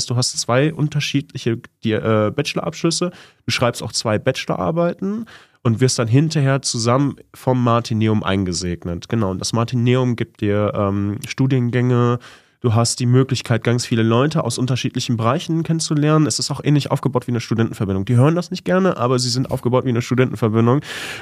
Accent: Hamm, North Rhine-Westphalia, Germany; Ich bin seit meiner Konfirmation 2012 ehrenamtlich aktiv in meiner Heimatgemeinde. Ich komme ursprünglich aus der Stadt Hamm her

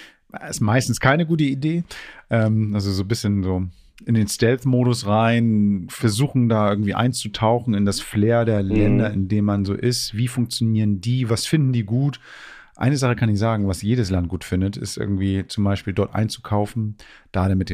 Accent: Germany; ich als Deutscher in Italien

